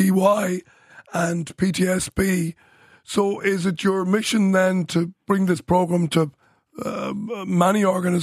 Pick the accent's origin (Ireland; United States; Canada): Ireland; As somebody who built a business with most employees not being Irish, I'm a huge supporter of this. In my day in business, there was a stage when there was only three of us in a business of over 300 people that were Irish.